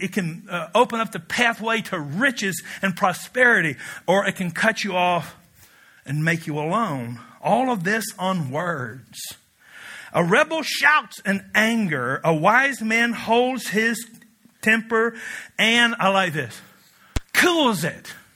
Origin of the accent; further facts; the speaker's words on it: Kentucky, United States; We're both from Kentucky, where you can get married when you're 18.